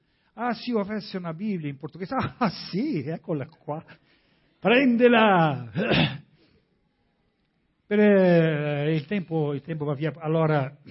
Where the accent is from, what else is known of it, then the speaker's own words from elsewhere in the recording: Guinea-Bissau; first language Portuguese; Italian is a second language; now in Italy; Parla la mia lingua. Sì, io sono di Guinea-Bissau.